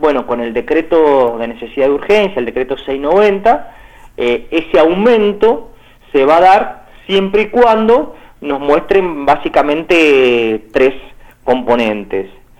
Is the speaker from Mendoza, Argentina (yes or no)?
yes; Mendoza, Argentina